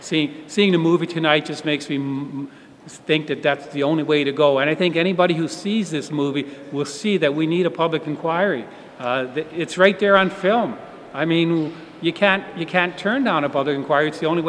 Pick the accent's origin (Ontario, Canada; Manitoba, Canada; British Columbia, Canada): Ontario, Canada; Welland; I'm from Welland, Ontario.